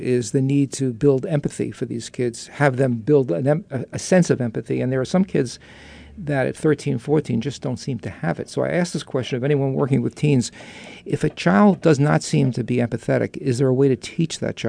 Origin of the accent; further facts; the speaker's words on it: New York, United States; accent: New York; now in Santa Barbara, United States; is why I'm glad I moved to Santa Barbara from New York. We couldn't do this in New York, this kind of conversation.